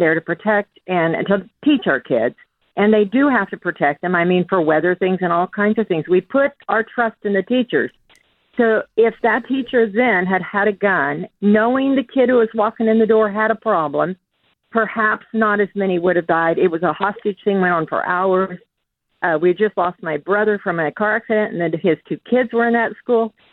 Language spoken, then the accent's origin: English; California, United States; Yes, I was going to say that in 1991, I'm from California originally, and we had a school shooting